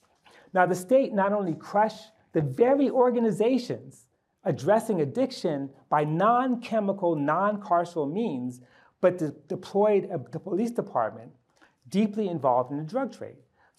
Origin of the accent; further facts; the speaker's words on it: New York City, New York, United States; And I was actually growing up in Harlem.